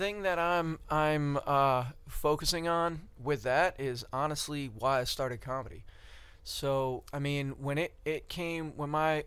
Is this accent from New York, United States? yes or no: yes; Albany, New York, United States; Albany, dude. I'm from Albany.